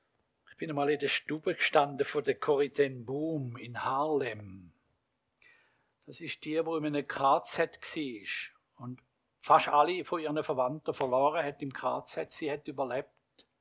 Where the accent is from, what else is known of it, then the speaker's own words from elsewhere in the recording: Switzerland; am anderen Tag sind wir Schweizer zusammengekocht